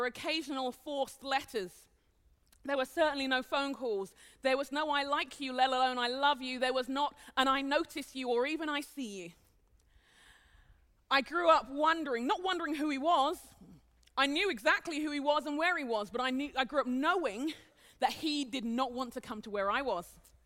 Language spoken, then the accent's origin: English; London, United Kingdom; born or raised there; now in Minneapolis, United States